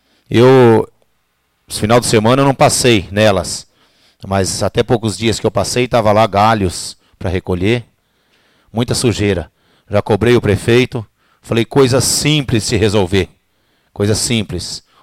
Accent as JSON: {"language": "Portuguese", "town": "Itaúna do Sul", "region": "Paraná", "country": "Brazil", "tie": "born or raised there", "said": "Eu sou nascido na Itaúna, criado aqui. Meus filhos nasceram tudo aqui. Tá? E eu não tenho intenção nunca de sair de Itaúna. Que isso aqui é o meu lugar, é Itaúna do Sul."}